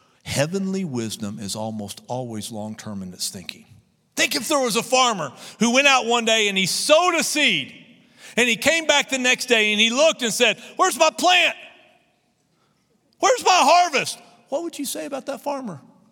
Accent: Texas, United States; We know right away, man, we are from Central West Texas.

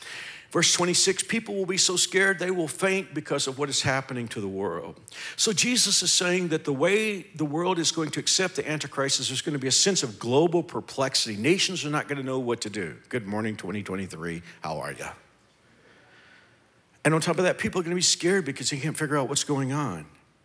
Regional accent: Fort Worth, Texas, United States; Listen, I had to be in my hometown of Fort Worth this week.

